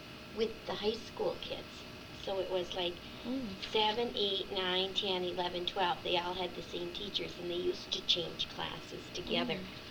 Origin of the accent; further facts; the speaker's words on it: Ishpeming, Michigan, United States; born there; I was born here in Ishpeming, Michigan, on November 24th, 1943.